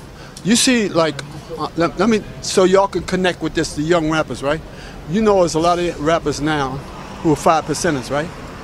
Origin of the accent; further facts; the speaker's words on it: New York City, New York, United States; I'm born and raised in Harlem.